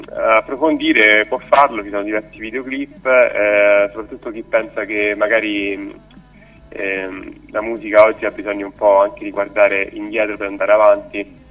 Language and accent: Italian; Rome, Lazio, Italy; un locale qui a Roma, io sono di Roma